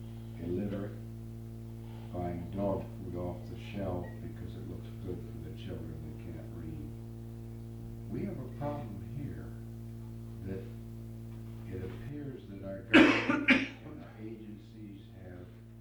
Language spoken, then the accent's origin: English; Florida, United States; And I'm from Florida.